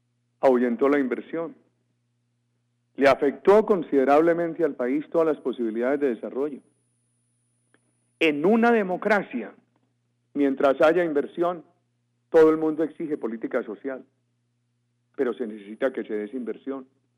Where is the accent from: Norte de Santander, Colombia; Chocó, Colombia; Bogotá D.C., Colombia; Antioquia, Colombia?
Antioquia, Colombia; A mí como antioqueño me enorgullece mucho eso